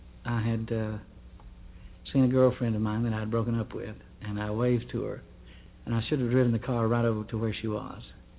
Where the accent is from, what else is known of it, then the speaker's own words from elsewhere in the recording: Fort Worth, Texas, United States; also born or lived in Vernon, Texas; And then we moved from Vernon, Texas, where I was born, to Fort Worth, Texas.